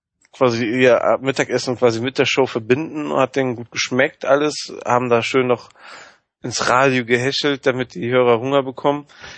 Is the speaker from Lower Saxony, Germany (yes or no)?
no; Wuppertal, North Rhine-Westphalia, Germany; moved away; Sieht schlimmer aus. Ich bin nicht ohne Grund da weggezogen